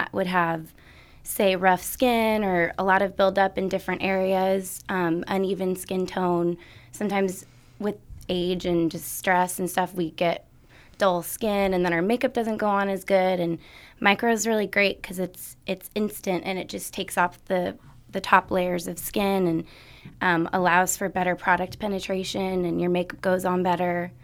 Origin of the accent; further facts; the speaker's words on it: Scotland, United Kingdom; I'm Scottish too, so I get burned easily.